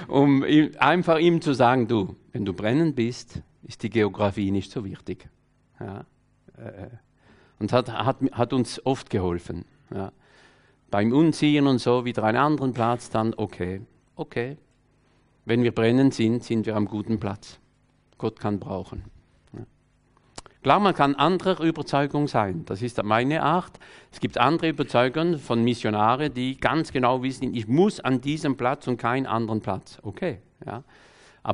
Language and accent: German; France; Ich habe gesagt, na, ich bin Franzose